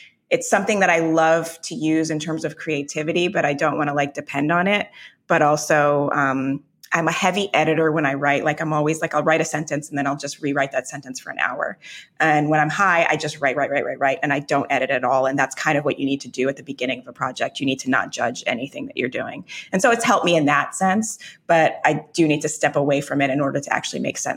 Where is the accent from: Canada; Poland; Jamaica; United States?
Jamaica; I joke about the fact that I'm Jamaican, but I just discovered weed at like age 42